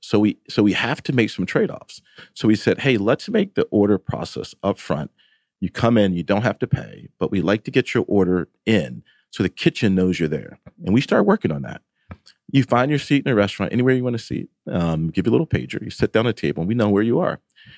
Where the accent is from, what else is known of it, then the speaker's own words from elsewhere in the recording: Northeast, United States; even though I grew up in the Northeast.